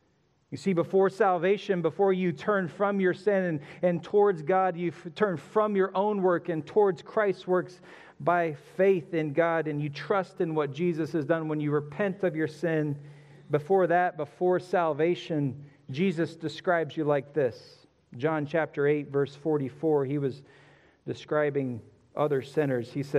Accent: Hutchinson, Kansas, United States; I'm from Hutchinson. Greatest thing about Hutchinson is the state fair and the food that comes along with it.

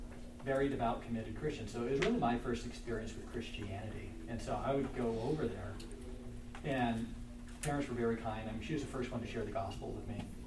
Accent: Idaho, United States; I remember I had a friend, Mark Tillman, when I grew up in Idaho

